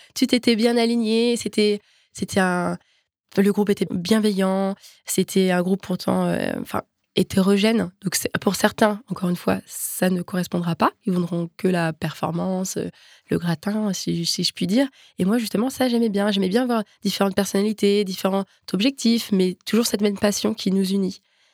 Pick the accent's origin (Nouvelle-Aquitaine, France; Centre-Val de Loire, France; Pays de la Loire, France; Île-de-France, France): Pays de la Loire, France; Nantes; moved away as an adult; Après mon bac, du coup, j'ai déménagé de Nantes. J'ai quitté mes proches et ma famille